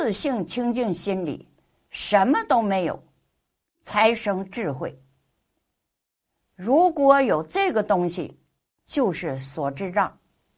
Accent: China; 身为中国人，得天独厚

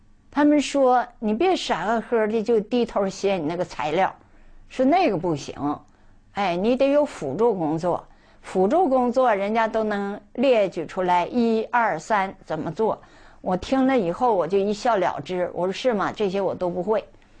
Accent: Northeast China, China; accent: Northeastern Mandarin; 我们东北话叫唠嗑，就是说话聊天的意思。

